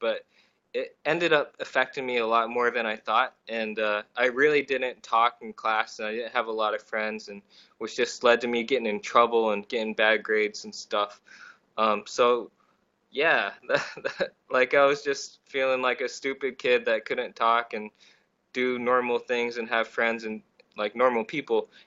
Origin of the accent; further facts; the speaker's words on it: Iowa, United States; just because I looked different, I was growing up in Iowa.